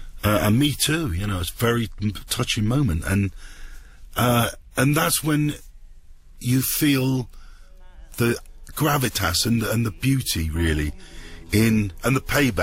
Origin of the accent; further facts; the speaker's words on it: England, United Kingdom; which gave me a lot of pleasure as an Englishman.